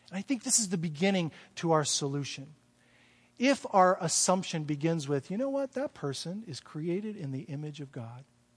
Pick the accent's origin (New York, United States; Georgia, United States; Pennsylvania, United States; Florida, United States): Florida, United States; born there; also born or lived in Midwest; I am a white male, I'm in my 50s, I was born in Florida, I spent a lot of time in the Midwest, I am a Christian.